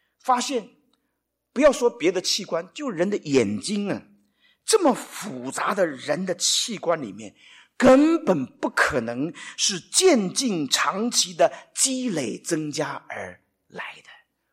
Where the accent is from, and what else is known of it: China